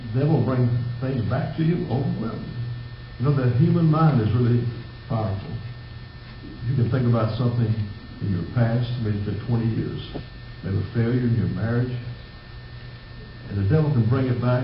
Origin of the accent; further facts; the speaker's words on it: Hearne, Texas, United States; pastoring at 18, outside my hometown of Hearn.